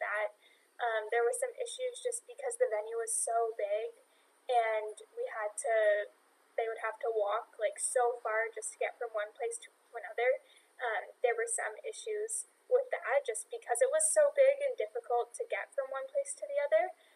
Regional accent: Ottawa, Ontario, Canada; I'm from Ottawa, and so we drove to Montreal and flew out of Montreal

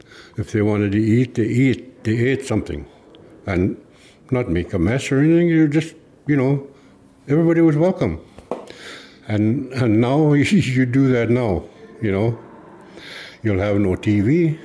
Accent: Scantlebury, Manitoba, Canada; I was born and raised here in Scantlebury. 75 years ago, I was born.

